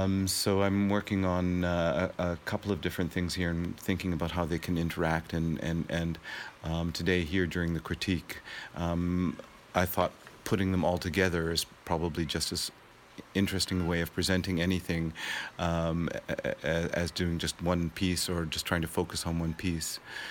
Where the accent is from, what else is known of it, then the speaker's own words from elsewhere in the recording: Canada; also born or lived in Netherlands; now in Toronto, Canada; I'm from Toronto. I've been living there for 30 years. I'm from other parts of Canada, originally born in Holland.